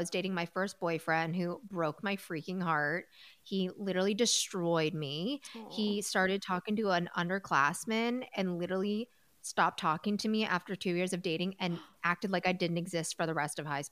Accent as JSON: {"language": "English", "town": "Chicago", "region": "Illinois", "country": "United States", "tie": "born or raised there", "said": "I grew up in Chicago. I went to a city school."}